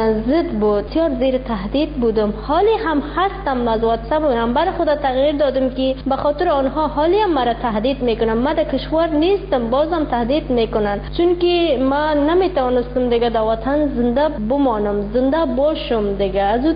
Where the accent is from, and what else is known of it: Afghanistan; moved away